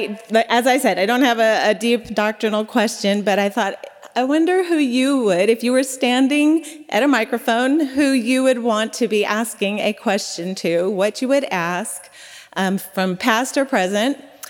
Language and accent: English; Charlotte, North Carolina, United States; I'm from Charlotte, North Carolina, and had the privilege of attending the Puritan Conference.